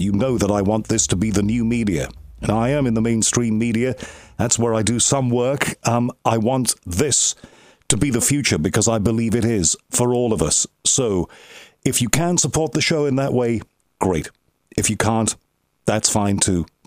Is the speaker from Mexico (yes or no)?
no; England, United Kingdom; a guy who lives in London and is English, born and bred, despite American connections and connections all around the world, you know, I'm a Brit.